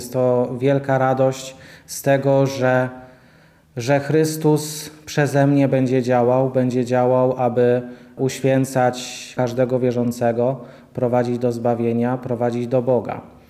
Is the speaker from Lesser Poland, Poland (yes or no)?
no; Obice, Świętokrzyskie Voivodeship, Poland; pochodzę z parafii Obice.